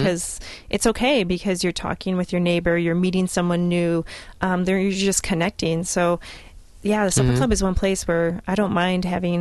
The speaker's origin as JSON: {"language": "English", "town": "Green Bay", "region": "Wisconsin", "country": "United States", "tie": "born or raised there", "said": "See, and that's just another example of I grew up in the Green Bay area."}